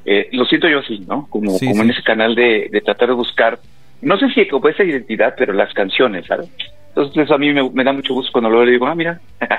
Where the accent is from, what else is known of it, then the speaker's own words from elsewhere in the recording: Mexico; para nosotros como mexicanos es un estándar, ¿sabes?